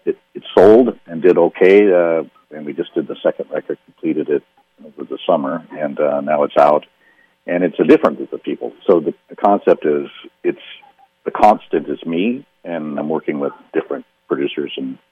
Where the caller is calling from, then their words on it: Seattle, Washington, United States; Yeah. Seattle.